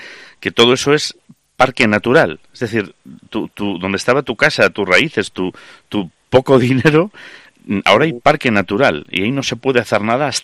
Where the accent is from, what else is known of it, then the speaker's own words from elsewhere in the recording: Lugo, Galicia, Spain; now in Zamora, Spain; yo que llevo aquí veintitantos años en Zamora, yo soy de Lugo